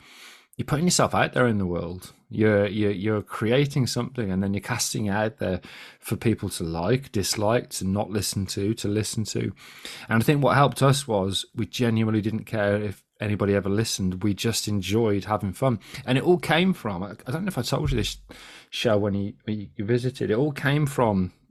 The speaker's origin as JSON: {"language": "English", "town": "Kidderminster", "region": "West Midlands", "country": "United Kingdom", "said": "So I'm from Kidderminster. Now, Kidderminster has a worse accent than Birmingham."}